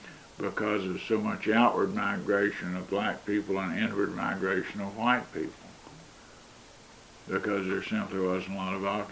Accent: Corbin, Kentucky, United States; Well, I think growing up in Corbin, even though it was a racist environment, it was not like growing up in the Klan or something like that.

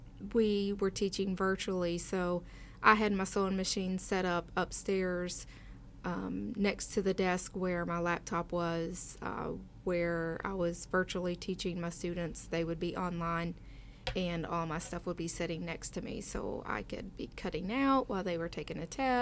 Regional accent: Ashland, Kentucky, United States; Ashland, Kentucky.

